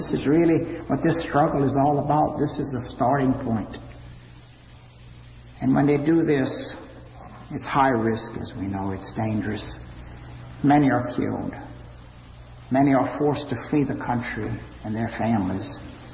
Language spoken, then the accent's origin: English; Louisiana, United States; I came home from Vietnam so grateful to be alive, to be back in Louisiana with family and friends